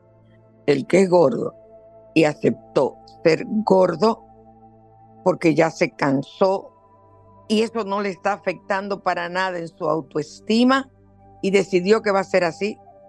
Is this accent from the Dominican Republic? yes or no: yes; the south, Dominican Republic; en el sur nos criamos con pan, en el Cibao es que comen víveres, nosotros comemos pan de cena, desayuno.